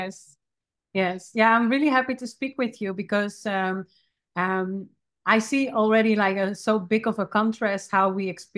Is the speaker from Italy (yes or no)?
no; Netherlands; I'm from the Netherlands. I'm 33 years old. I lived actually almost all my life in the same city. So where I was born, in a hospital that is not existing anymore. In that place, I still lived.